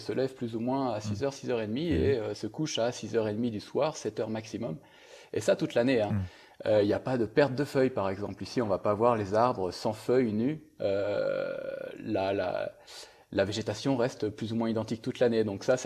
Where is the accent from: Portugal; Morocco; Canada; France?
France; Brittany; moi qui ai une peau extrêmement blanche, hein, je suis breton d'origine